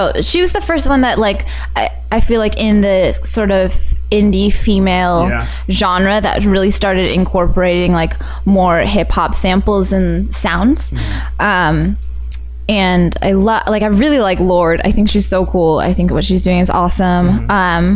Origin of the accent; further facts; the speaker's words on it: San Diego, California, United States; also born or lived in Boston; now in Los Angeles, United States; I'm from San Diego, and I went to school in Boston. And then I moved to LA like 3 years ago.